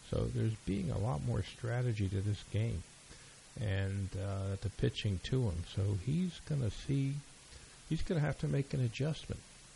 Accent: New York, United States; which we call the subway if we're from New York like I am

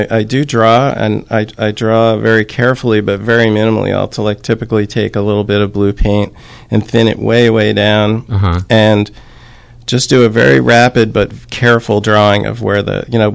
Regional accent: Hackettstown, New Jersey, United States; I grew up in Hackettstown

